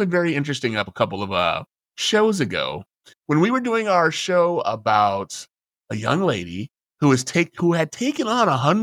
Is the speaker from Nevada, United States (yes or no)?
yes; Las Vegas, Nevada, United States; And I should know because I am from Las Vegas, born and raised.